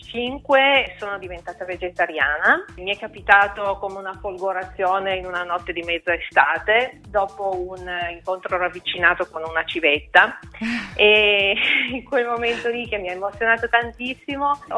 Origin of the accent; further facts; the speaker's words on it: Piedmont, Italy; also born or lived in Turin; Io sono cresciuta comunque qui nel Canavese e poi sono vissuta in tanti altri posti